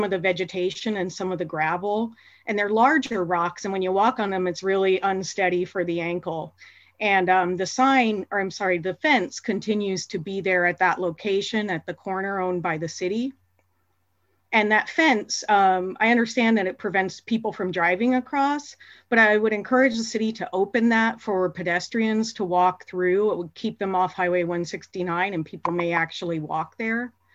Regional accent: Black Diamond, Washington, United States; I live in Bellevue and I grew up in Black Diamond.

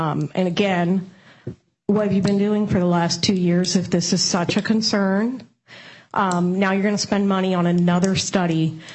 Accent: Black Diamond, Washington, United States; born or raised there; now in Bellevue, United States

